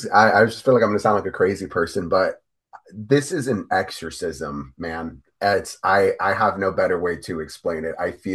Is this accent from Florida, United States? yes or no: yes; Miami, Florida, United States; I mean, I was born and raised in Miami, I'm a little Miami cat